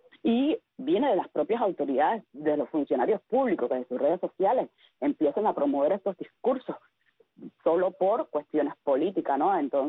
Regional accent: Cuba; yo siempre voy a ser ciudadana cubana

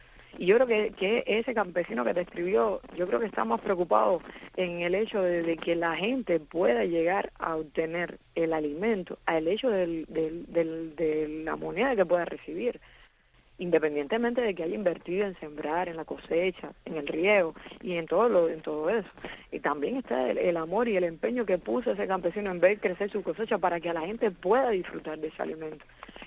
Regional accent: Cuba; que nuestro pueblo pudiera gozar de todas las cosas buenas que nos merecemos como cubanos

